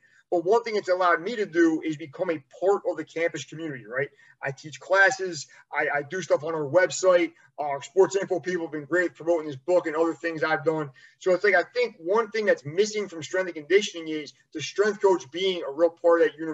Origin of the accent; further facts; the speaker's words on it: New Jersey, United States; I grew up in New Jersey. I know it's probably, if you see my picture and hear my voice, that's written all over me.